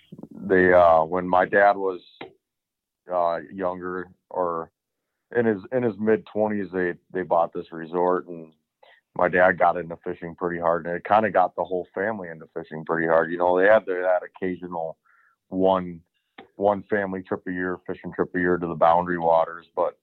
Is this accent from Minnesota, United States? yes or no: yes; Rosemount, Minnesota, United States; Yeah, so I'm actually from Rosemont, Minnesota, just south of the Twin Cities.